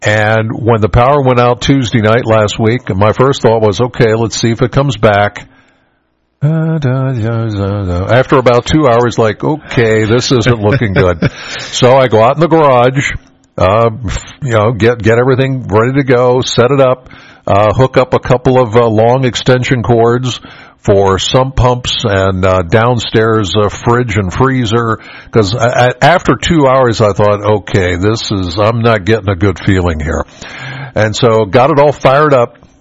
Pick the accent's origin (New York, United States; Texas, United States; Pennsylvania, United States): Pennsylvania, United States; I'm from Penns Valley, all right, so if I keep going east over toward Lewisburg and the Susquehanna, not a problem.